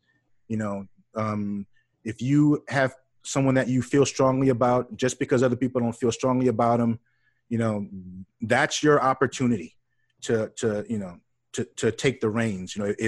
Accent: New Orleans, Louisiana, United States; You know, I told you, I'm from New Orleans.

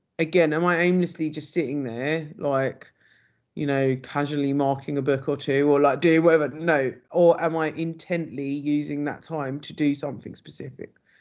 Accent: United Kingdom; as British people

